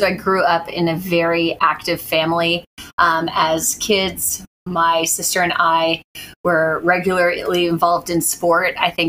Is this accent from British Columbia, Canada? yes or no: no; Hamilton, Ontario, Canada; now in Toronto, Canada; No, I actually grew up in Hamilton.